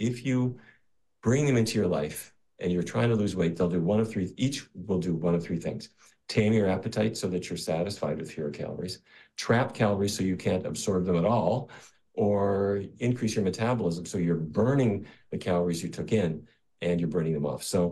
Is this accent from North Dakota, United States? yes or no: yes; North Dakota, United States; let's say a person eats exactly what I ate for the first half of my life growing up in North Dakota.